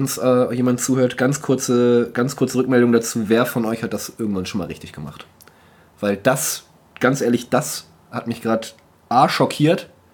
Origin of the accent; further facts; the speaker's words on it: Schleswig-Holstein, Germany; ich komme aus Nordfriesland